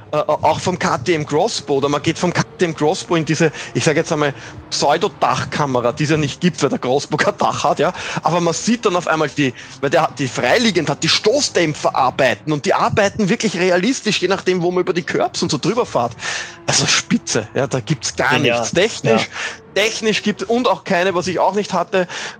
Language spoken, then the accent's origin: German; Austria; ich als Österreicher